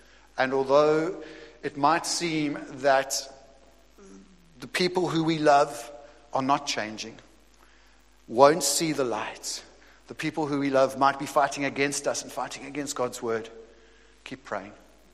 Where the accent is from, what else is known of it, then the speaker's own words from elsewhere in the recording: South Africa; And we grew up in South Africa, as you know.